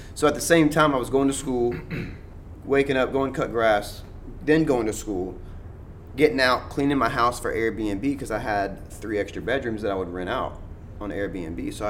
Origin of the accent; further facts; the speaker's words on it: Shreveport, Louisiana, United States; now in Lafayette, United States; I'm an entrepreneur at heart. I'm from Shreveport originally, but I've been in Lafayette for the last 10 years. This is my home now